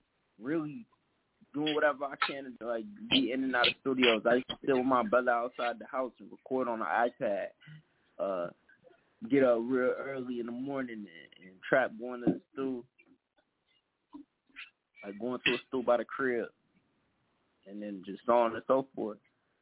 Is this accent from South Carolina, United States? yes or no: no; Minneapolis, Minnesota, United States; I'm from Minneapolis, Minnesota